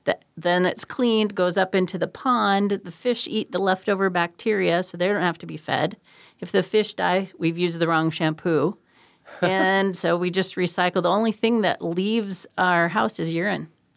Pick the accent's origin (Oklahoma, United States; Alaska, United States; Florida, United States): Alaska, United States; Fairbanks; now in Anchorage, United States; when we were moving, we grew up in Fairbanks, we were moving south, I said, I need a cool house.